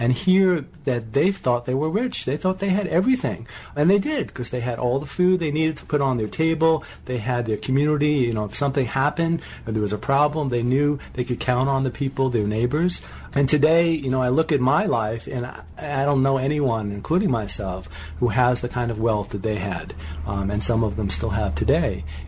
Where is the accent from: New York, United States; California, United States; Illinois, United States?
New York, United States; Brooklyn; I remember where I grew up in Brooklyn. I was born in public housing in Brooklyn, and you know, we had a very tight community.